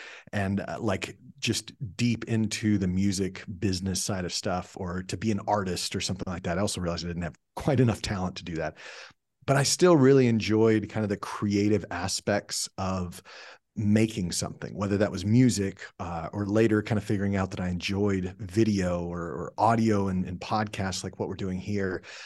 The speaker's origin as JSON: {"language": "English", "town": "Dallas", "region": "Texas", "country": "United States", "tie": "born or raised there", "said": "Well, I grew up in Dallas, Texas, which is where my family still is."}